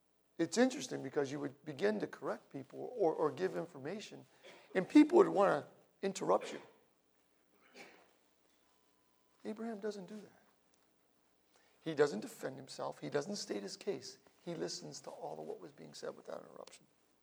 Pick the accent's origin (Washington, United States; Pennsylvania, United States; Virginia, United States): Pennsylvania, United States; Scranton; I'm from Scranton.